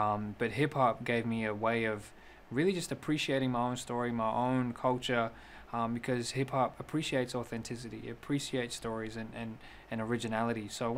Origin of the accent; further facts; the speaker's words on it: Sydney, New South Wales, Australia; being born and raised in Sydney, Australia, two migrant parents in a country that has a history of, you know, a harsh brand of assimilation to the mainstream.